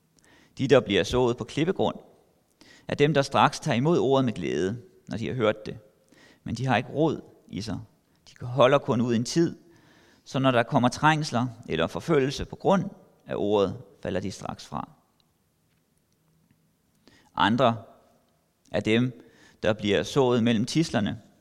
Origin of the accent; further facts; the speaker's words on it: Copenhagen, Capital Region of Denmark, Denmark; Er jeg vokset op i København. Jeg er født på Amager. Jeg er døbt i Philipskirken. Og så flyttede mine forældre til Nordvest, da jeg var næsten 12 år. Og så er jeg konfirmeret i Emdrup Kirke.